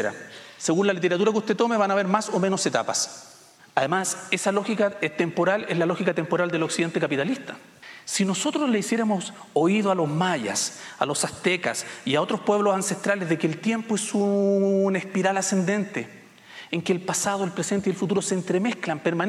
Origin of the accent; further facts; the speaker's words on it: Chile; moved away as an adult; now in Costa Rica; En mi país, en Chile, llega hasta los 29. Cuando yo estaba por cumplir 30, me vine a vivir a Costa Rica para tener 5 años más de juventud.